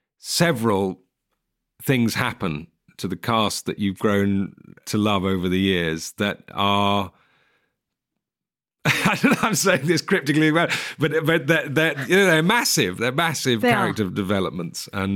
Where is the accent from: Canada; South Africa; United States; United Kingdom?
United Kingdom; England; And as an English person, I think that was quite exciting to think about